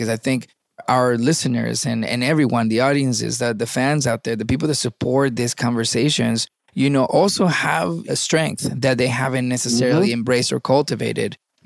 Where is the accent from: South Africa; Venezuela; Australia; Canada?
Venezuela; also born or lived in Miami, United States; now in United States; I was born in Miami and I was raised in Venezuela. When I came back to the United States, you know, I was a citizen.